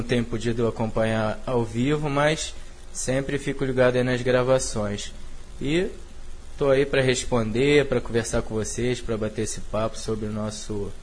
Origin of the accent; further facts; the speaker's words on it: Nova Iguaçu, Rio de Janeiro, Brazil; eu sou de Nova Iguaçu, né? Minha família ainda reside lá em Nova Iguaçu.